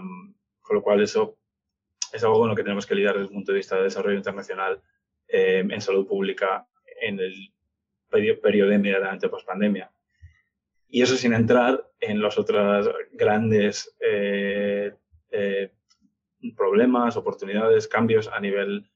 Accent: Spain; first language Spanish; aunque soy español y nací y crecí hablando en español

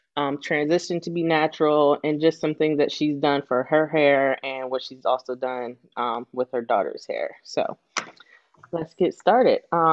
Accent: Maryland, United States; As you know, I'm also from Maryland.

